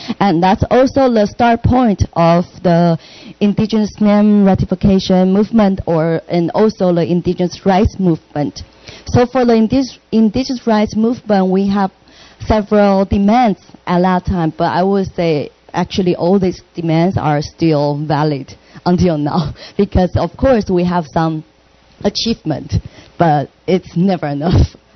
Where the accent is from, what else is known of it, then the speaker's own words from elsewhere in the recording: Taipei, Taiwan; I grew up in Taipei, that's the capital of Taiwan.